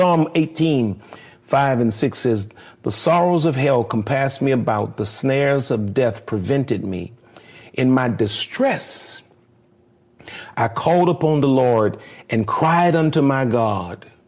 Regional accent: New Orleans, Louisiana, United States; Katrina, and I'm from New Orleans.

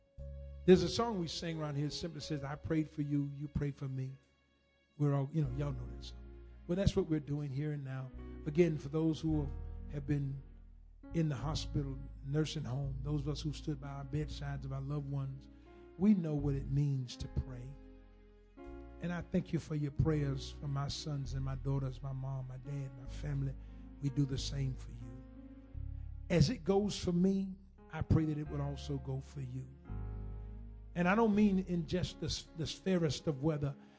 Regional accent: the South, United States; I'm from the South. It's just grandmama and granddaddy.

